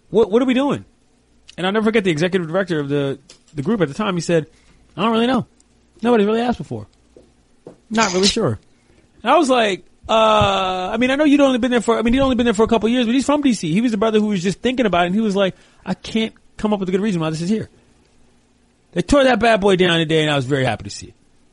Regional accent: Washington, District of Columbia, United States; Preston Marshall statue got removed in D.C. And I'll tell you why that's important, because that's my hometown.

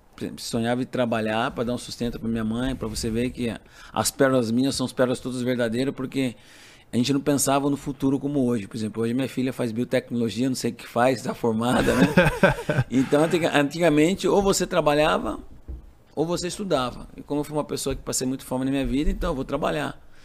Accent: Capivari, São Paulo, Brazil; born there; Sou de Capivari.

